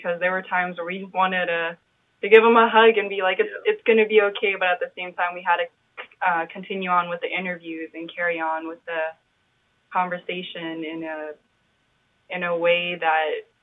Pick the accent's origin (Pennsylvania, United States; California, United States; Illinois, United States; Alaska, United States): Alaska, United States; I'm actually not a long time resident here. I'm actually from Alaska. I've only been here for a couple of years, a handful of years.